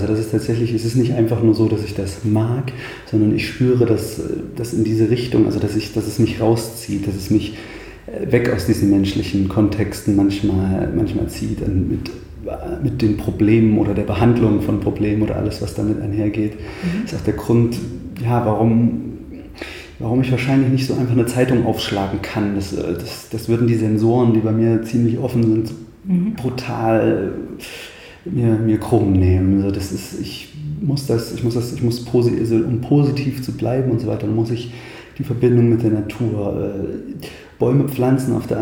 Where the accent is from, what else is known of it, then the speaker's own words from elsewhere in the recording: Thuringia, Germany; Ich bin ein Waldkind, vielleicht das zunächst. Ich komme aus dem Eichsfeld, aus der Mitte Thüringens, beziehungsweise aus dem Norden Thüringens, Mitte Deutschlands, unterm Harz. Bin im Wald groß geworden, viel draußen.